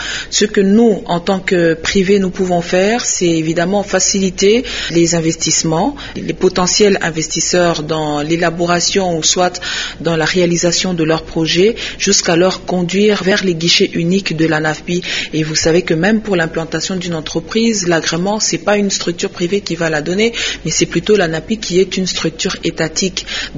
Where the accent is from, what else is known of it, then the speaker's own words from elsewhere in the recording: DR Congo; Et nous, en tant que Congolais, nous avons estimé qu'il était important que nous puissions apporter aussi notre pierre dans l'édifice national.